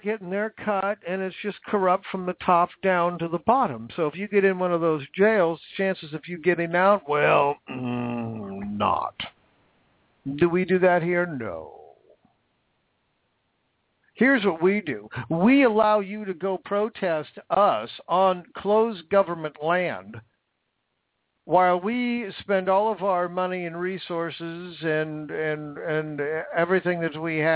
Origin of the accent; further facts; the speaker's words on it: United States; I'm sorry, but as an American, I take offense to that.